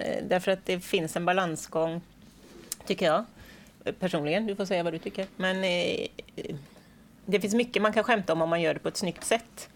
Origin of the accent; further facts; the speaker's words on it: Gothenburg, Västra Götaland County, Sweden; now in Kungälv, Sweden; ska jag också säga, kanske jag är 47, lite äldre. Och jag bor i Ytterby, i Kungälv. Men jag är ju från Hisingen från början.